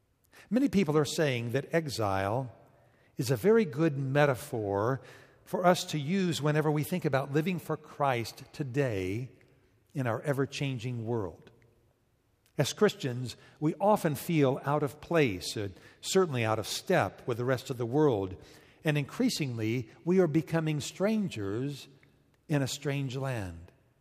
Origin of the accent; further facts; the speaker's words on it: Atlanta, Georgia, United States; also born or lived in Boston; than I had when I was growing up in Atlanta.